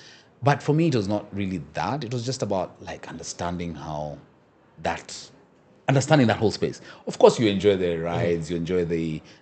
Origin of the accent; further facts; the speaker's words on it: Kenya; Let me speak now as a Kenyan.